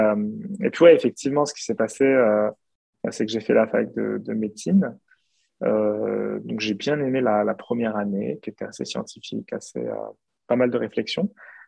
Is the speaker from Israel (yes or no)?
no; Île-de-France, France; moi j'ai grandi en région en Île-de-France, en région parisienne.